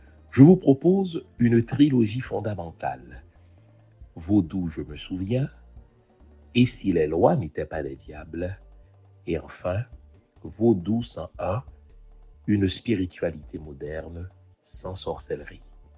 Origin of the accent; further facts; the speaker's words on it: Haiti; un outil qu'on utilise chez nous en Haïti